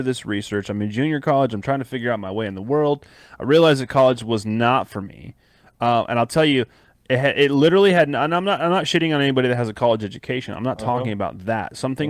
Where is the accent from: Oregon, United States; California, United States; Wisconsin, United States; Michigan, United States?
California, United States; born there; now in Kansas, United States; I was born in California. I live in Kansas. I've never even been to the East Coast, not once.